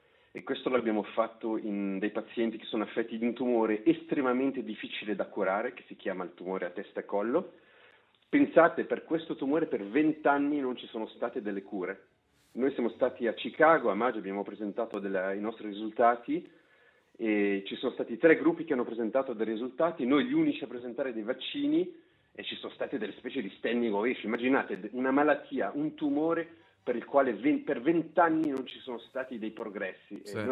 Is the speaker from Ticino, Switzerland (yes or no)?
yes; Lugano, Ticino, Switzerland; rimanere in contatto con la mia terra natale. Io sono di Lugano, quindi è l'unico momento dove uno posso sentire l'italiano, due posso restare in contatto con la realtà ticinese